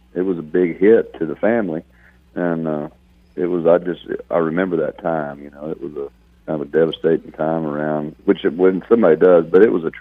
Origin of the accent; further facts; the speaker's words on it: Pecos, Texas, United States; and I was born in San Angelo. I think they lived out in Ozona maybe when I was born, but it wasn't long after that they were in Pecos. And so I grew up out there around Pecos and Toya, west Texas, you know.